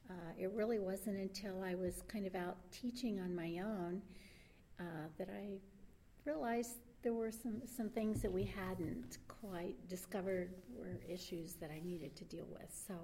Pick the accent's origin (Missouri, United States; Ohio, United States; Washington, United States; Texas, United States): Missouri, United States; St. Joseph; also born or lived in Kansas City; Well, I was born in Kansas City. I was raised in St. Joseph, Missouri.